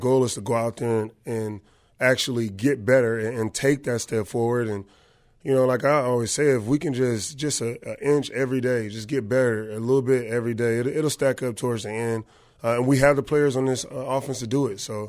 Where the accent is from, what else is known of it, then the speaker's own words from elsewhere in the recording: Long Beach, California, United States; growing up in Long Beach, probably where I went to high school at. So, that community is super tight-knit.